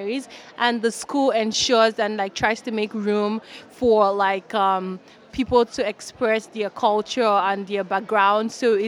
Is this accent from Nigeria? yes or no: yes; Nigeria; I'm in my fourth year and I'm from Nigeria.